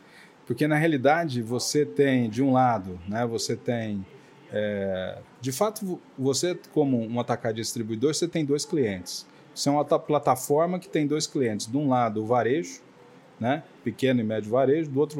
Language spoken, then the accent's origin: Portuguese; Uberlândia, Minas Gerais, Brazil; also born or lived in Itumbiara; mas eu fui criado em Uberlândia, Minas.